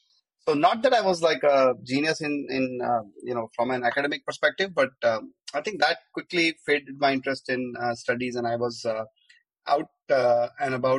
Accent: Ahmedabad, Gujarat, India; moved away as an adult; I grew up in Ahmedabad, and I was there until I was 25 years of age.

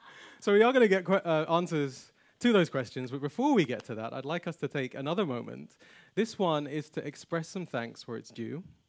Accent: London, United Kingdom; now in Stockholm, Sweden; I'm a Londoner by birth, but then, I say prior to that, not really, but my family, they hail from Trinidad, which is in the Caribbean. So I have roots and I have connections to the Caribbean and to the UK, and now to Sweden.

